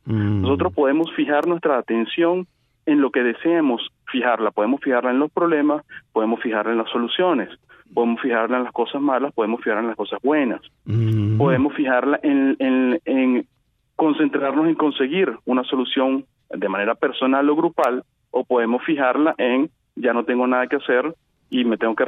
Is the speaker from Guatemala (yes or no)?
no; Venezuela; moved away as an adult; yo nací y crecí en Venezuela, apenas 6 años fuera de Venezuela